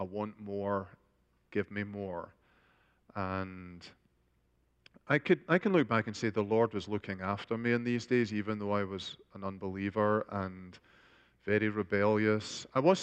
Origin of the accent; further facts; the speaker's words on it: Glasgow, Scotland, United Kingdom; I was born in Glasgow, Scotland, and raised in a Christian home. Both my parents were converted to Christ in the Baptist church, so we were raised Baptists until I was about 11